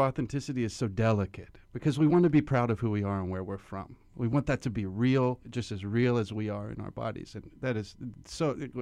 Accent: Tennessee, United States; moved away; when I was a child growing up in East Tennessee, around bluegrass music, but with an obsession with African music and an obsession with Irish music

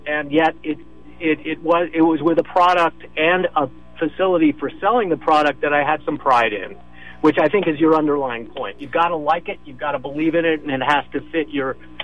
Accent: San Rafael, California, United States; Yeah, hi. … I'm from San Rafael.

